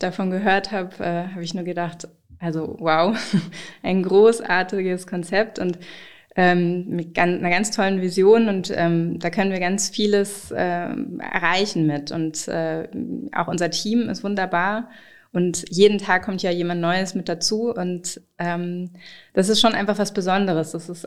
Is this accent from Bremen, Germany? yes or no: yes; Bremen, Germany; born there; also born or lived in Karlsruhe / Heidelberg; now in Berlin, Germany; Ich bin zwar in Bremen geboren, aber ich bin nach Karlsruhe schon damals gezogen und dann nach Heidelberg. Also ich war lange im Süden von Deutschland und bin dann vor 7 Jahren nach Berlin gekommen